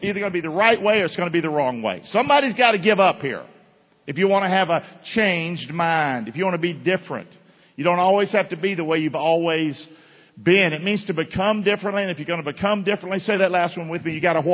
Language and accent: English; Rockingham, United States; I'm from Rockingham. I grew up as a country boy. I was a hellraiser.